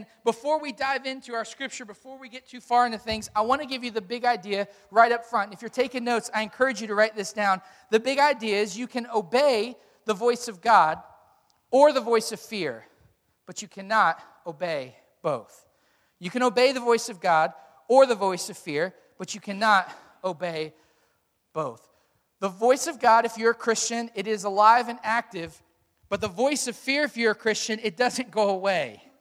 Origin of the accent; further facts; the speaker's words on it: Hampton, Virginia, United States; we're not from Norfolk, we're from Hampton.